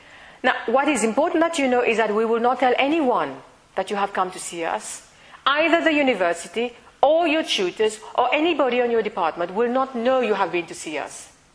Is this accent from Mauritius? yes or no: yes; Mauritius; I come from Mauritius. And we don't have anything but counseling in Mauritius.